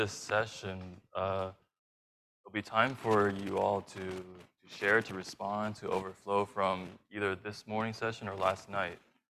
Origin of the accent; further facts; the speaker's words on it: Montreal, Quebec, Canada; I'm from Montreal, and it's wonderful to be able to host you all again.